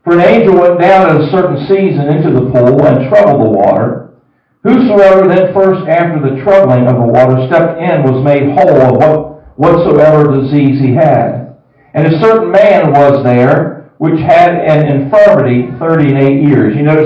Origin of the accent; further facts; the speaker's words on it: West Virginia, United States; One of my very best friends, a doctor in my hometown there in West Virginia.